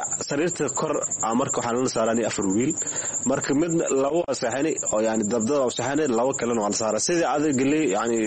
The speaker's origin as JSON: {"language": "Somali", "town": "Mogadishu", "region": "Banaadir", "country": "Somalia", "moved": "yes", "lives_now": "Dadaab, Kenya", "said": "waxaan ka imaaday Soomaaliya, khaasatan Hamar, xaafadnagadegna waxaa waaye Saybiano."}